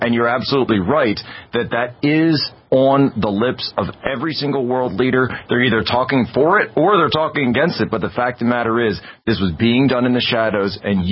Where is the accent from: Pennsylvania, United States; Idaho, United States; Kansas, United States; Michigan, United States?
Pennsylvania, United States; I'm not from Ukraine. I'm not Ukrainian. I'm an American. And I see this happening in my home state of Pennsylvania, which East Palestine is on the border of.